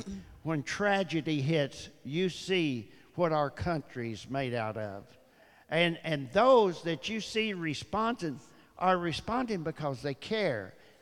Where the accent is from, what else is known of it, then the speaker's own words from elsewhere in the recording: Alderson, West Virginia, United States; Well, you know, a lot of you know I was raised up in Alderson